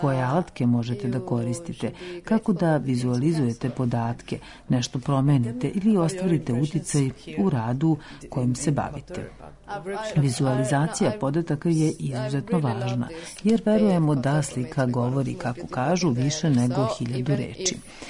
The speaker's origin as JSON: {"language": "Serbian", "country": "Cuba", "lives_now": "Serbia", "said": "Poreklom sam sa Kube. Poslednjih godina sam u Srbiji, tu mi je porodica."}